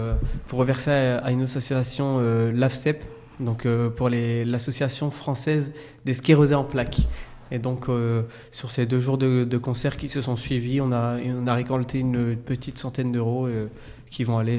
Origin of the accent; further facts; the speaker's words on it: Noyelles-lès-Vermelles, Hauts-de-France, France; par exemple, moi et le président, on est de Noyers-les-Vermelles, une petite commune juste à côté.